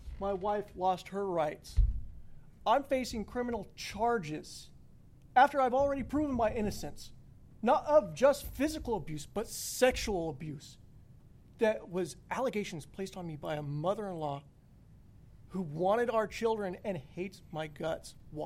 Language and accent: English; Las Vegas, Nevada, United States; moved away; when I grew up in Las Vegas and moved out here in 2019, I was raised that this America is for the people, by the people.